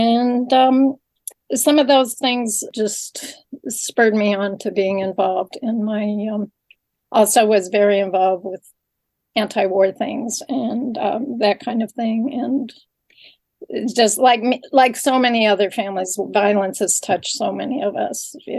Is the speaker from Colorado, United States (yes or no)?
yes; Denver, Colorado, United States; So I grew up in Denver, Colorado